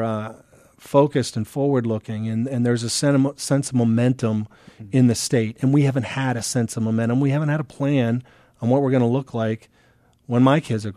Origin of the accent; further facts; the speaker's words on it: Maine, United States; I was born and raised in Maine. Love the state.